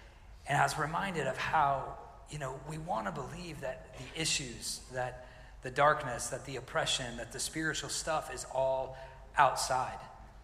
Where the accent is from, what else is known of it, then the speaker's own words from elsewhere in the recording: the South, United States; I remember growing up in the South.